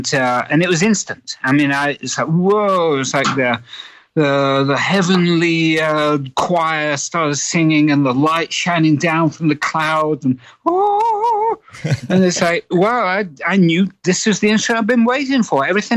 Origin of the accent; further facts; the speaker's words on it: Willington, East Midlands, United Kingdom; born there; So I was born in a pub called the Rising Sun.